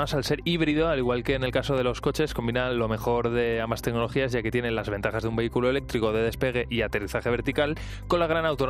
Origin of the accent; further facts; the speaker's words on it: Valencia, Valencian Community, Spain; now in Madrid, Spain; mira, yo vivimos en Madrid, pero soy de Valencia